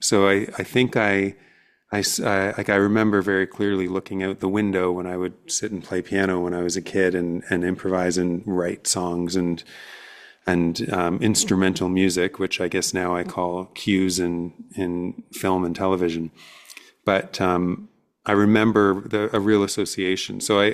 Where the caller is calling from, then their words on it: Toronto, Ontario, Canada; I am Canadian. So I'm talking to you from Toronto, Canada